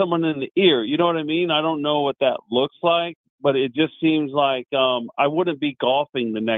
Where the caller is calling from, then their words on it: Missouri, United States; I'm calling from Missouri.